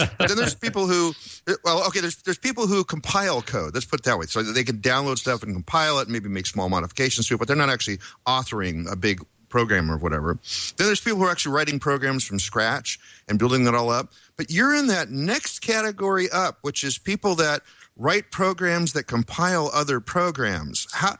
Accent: Portland, Oregon, United States; Well, I'm from Portland, Oregon, obviously, and if you don't already know

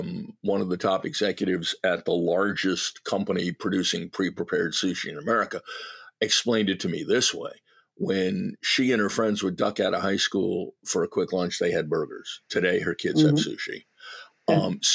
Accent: New England, United States; I haven't done enough research, but my opinion, and look, I grew up in New England.

